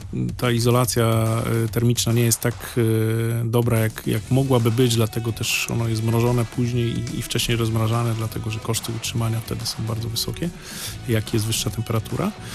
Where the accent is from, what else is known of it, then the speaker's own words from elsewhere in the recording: Gdańsk, Pomeranian Voivodeship, Poland; w hokeja po prostu grałem, trenowałem i wychowałem się po części na Oliwii